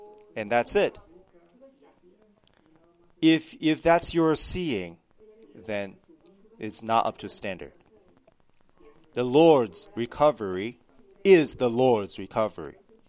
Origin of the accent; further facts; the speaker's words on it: California, United States; now in Northern California, United States; So why did I come to Northern California from Southern California?